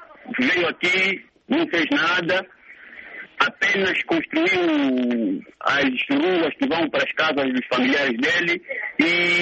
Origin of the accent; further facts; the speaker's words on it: Pumba, Zaire, Angola; Eu sou natural de Pumba, aqui na província do Zaire, mas resido no município de Soio.